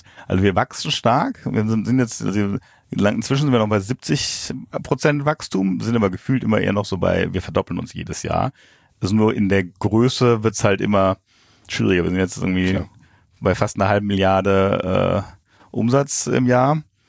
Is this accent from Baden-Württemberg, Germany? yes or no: no; Frankfurt, Hesse, Germany; moved away as an adult; Frankfurt aufgewachsen, recht innenstadtnah. Ganz normal Abi in Frankfurt und dann habe ich mit 18 beschlossen, ich muss jetzt Frankfurt verlassen